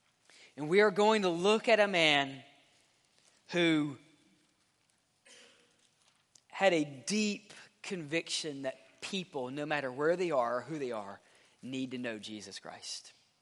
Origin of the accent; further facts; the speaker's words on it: Mississippi, United States; I'm from Mississippi. I say it A-X-E.